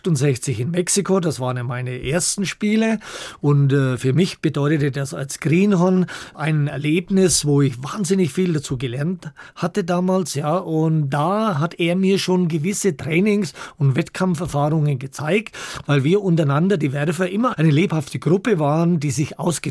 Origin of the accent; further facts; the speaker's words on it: Altdorf bei Nürnberg, Bavaria, Germany; Ich komme aus Altdorf bei Nürnberg. Dort geboren, logischerweise, ja, in einer Sportlerfamilie.